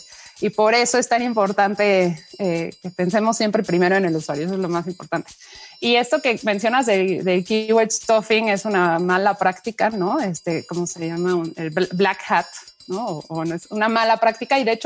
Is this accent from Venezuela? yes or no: no; Mexico; Soy mexicana, pero bueno, de descendencia alemana.